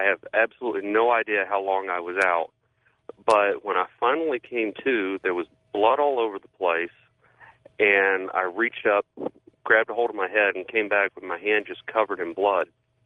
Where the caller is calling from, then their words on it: Lubbock, Texas, United States; Hey, I'm calling from Lubbock, Texas.